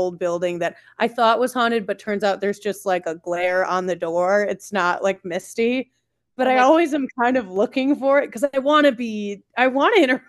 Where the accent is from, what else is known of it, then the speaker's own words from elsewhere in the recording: Libertyville, Illinois, United States; I'm from Libertyville, Illinois.